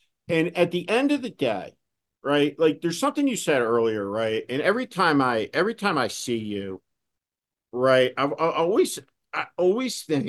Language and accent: English; New Jersey, United States; Because I am a Northerner. I'm from New Jersey.